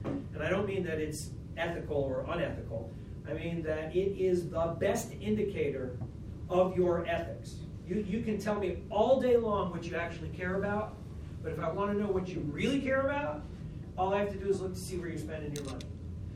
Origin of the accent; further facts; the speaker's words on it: Northeast, United States; I grew up in the Northeast where no one cared that much about their names, like you were your name.